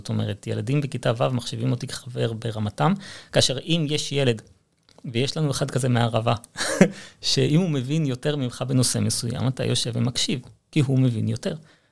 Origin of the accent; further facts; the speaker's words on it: Holon, Tel Aviv District, Israel; אני גדלתי בחולון.